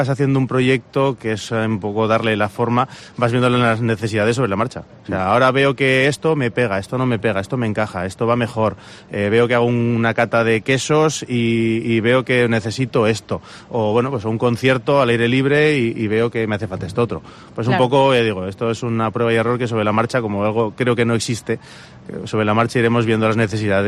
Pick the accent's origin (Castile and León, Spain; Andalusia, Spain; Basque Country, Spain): Basque Country, Spain; Bilbao; que yo no soy valenciano, soy bilbaíno, pero intentamos amoldarnos aquí a lo que hay nuevo.